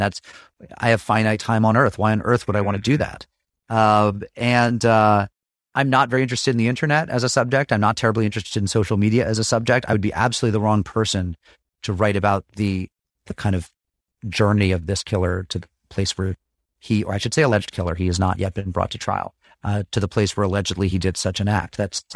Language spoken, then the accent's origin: English; Massachusetts, United States; I mean, I didn't grow up there. I grew up in Massachusetts.